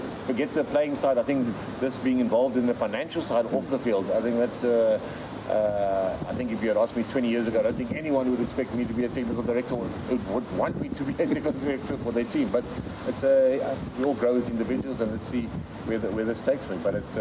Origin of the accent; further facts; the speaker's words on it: South Africa; because we do live in Africa. I am from South Africa, we live in Africa